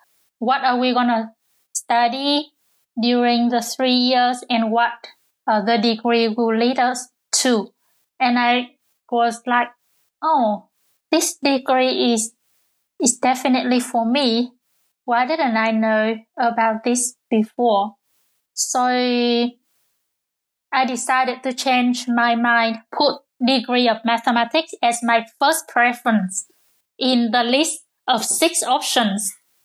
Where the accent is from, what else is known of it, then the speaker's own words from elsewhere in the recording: Vietnam; this is the first time I give a talk in my home country and I'm Vietnamese